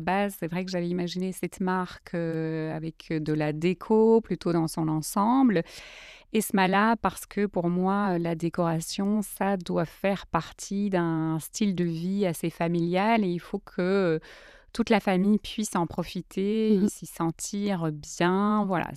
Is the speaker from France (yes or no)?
no; Belgium; j'ai 40 ans, j'ai deux enfants, deux garçons, je suis belge et après plus de 15 ans à l'étranger, je suis revenue habiter en Belgique depuis le mois de septembre